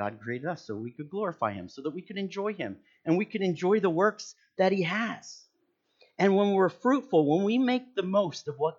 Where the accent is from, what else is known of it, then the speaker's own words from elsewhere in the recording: Haddon Heights, New Jersey, United States; I grew up in Haddon Heights, so we're sharing all these great stories.